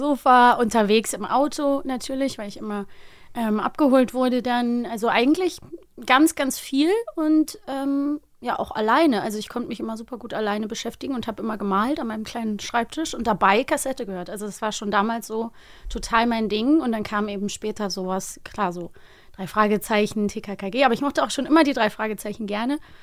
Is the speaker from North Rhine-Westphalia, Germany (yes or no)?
yes; Cologne, North Rhine-Westphalia, Germany; sind wir dann zu Saturn in Köln gefahren, wo ich herkomme.